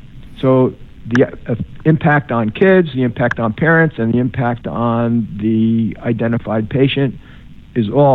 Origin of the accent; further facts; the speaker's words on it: New Jersey, United States; as a boy growing up in New Jersey.